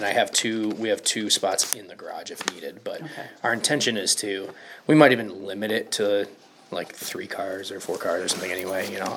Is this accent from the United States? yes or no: yes; Michigan, United States; We are from Michigan, and we bought season passes at Jay Peak earlier this year.